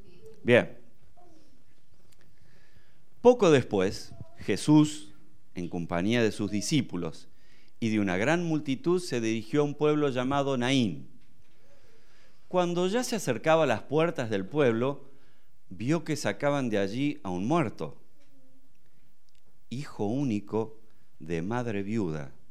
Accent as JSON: {"language": "Spanish", "town": "Concepción del Uruguay", "region": "Entre Ríos", "country": "Argentina", "tie": "born or raised there", "said": "es que yo nací en Entre Ríos y viví la mayor parte de mi vida en Concepción del Uruguay"}